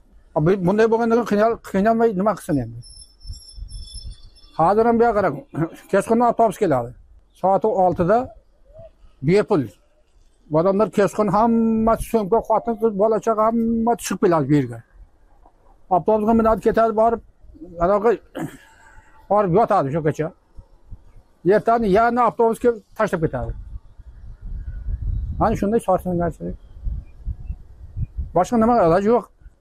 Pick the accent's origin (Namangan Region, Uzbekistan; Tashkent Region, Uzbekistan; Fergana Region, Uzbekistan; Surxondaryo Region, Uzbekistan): Surxondaryo Region, Uzbekistan; Boysun; Endi bu qishloqni tashlab ketib ham bo'lmaydi. Ota yurtimiz. Shu yerda bo'lib o'sganmiz.